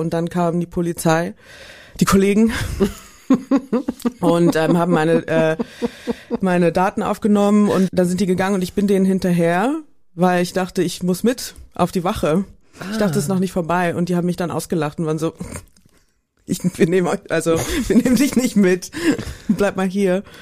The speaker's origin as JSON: {"language": "German", "town": "Frankfurt", "region": "Brandenburg", "country": "Germany", "tie": "born or raised there", "said": "Ich bin ja in Frankfurt-Oder groß geworden und ich habe Polnisch gelernt auf dem Gymnasium"}